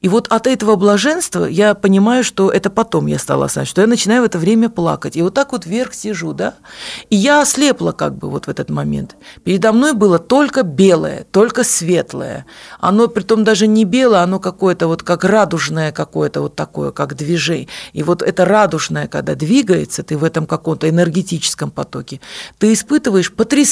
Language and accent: Russian; Yerevan, Armenia; Я сама из Еревана, у меня мама сибирячка, вот, она замуж вышла за армянина, жили мы в Ереване